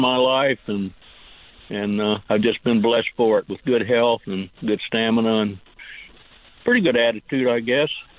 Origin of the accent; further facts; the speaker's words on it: Missouri, United States; Folks ask me where I'm from. I tell them I'm from the Ozarks up in Missouri.